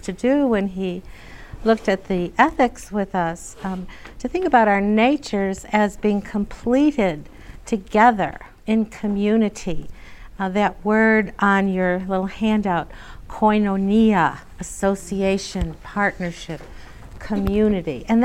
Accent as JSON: {"language": "English", "region": "Illinois", "country": "United States", "said": "I'm from Illinois, the land of Lincoln, and Glenn is from the secession state of South Carolina."}